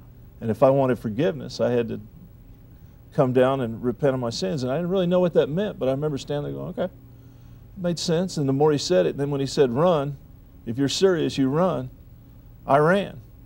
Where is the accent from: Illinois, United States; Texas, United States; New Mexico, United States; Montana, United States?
Texas, United States; San Antonio; So where are you from? San Antonio.